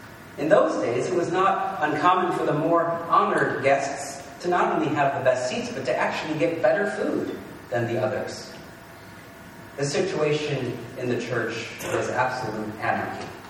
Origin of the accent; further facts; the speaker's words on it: Midwest, United States; I am a Presbyterian from the Midwest, after all.